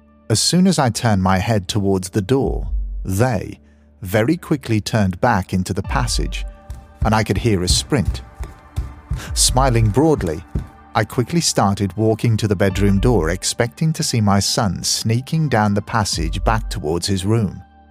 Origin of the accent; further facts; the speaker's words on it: South Africa; now in Grimsby, United Kingdom; I'm South African, but I spend a lot of my time nowadays in Grimsby, northeast Lincolnshire, where my partner is currently living. Hopefully very soon, I will call the UK my home